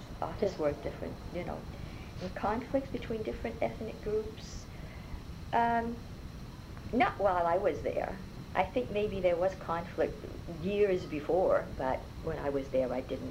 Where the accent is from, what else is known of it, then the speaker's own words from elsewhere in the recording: Lewiston, Maine, United States; And I was born in Lewiston in February 21st of 1936. And I grew up in Lewiston, and I'm French Catholic